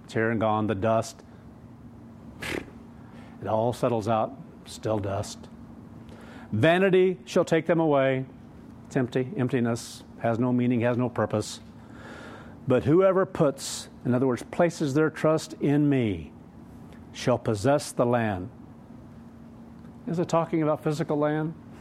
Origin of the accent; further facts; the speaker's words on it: Kansas, United States; born or raised there